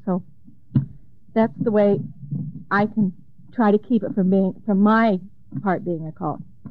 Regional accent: Mason City, Iowa, United States; from Mason City.

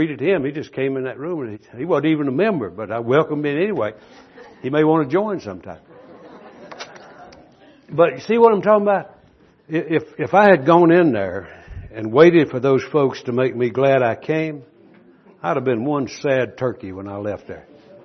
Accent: North Carolina, United States; from North Carolina. Glad to meet you.

